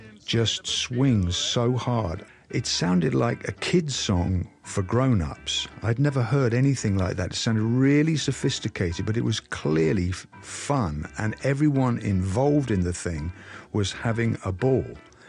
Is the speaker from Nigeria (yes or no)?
no; England, United Kingdom; music from the United States couldn't have been any more different to the stuff that we were served up as English kids.